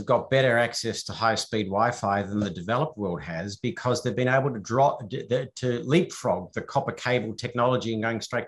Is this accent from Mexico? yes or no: no; Australia; I'm an Australian, but I'm a dual national with the UK